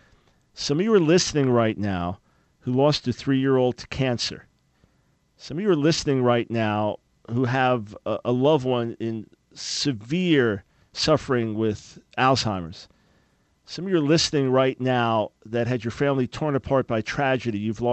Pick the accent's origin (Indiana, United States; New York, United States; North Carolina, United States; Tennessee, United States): New York, United States; because I grew up on Long Island, whenever I see a Long Island name, I always say Elmont on Long Island or Hotsville, Long Island.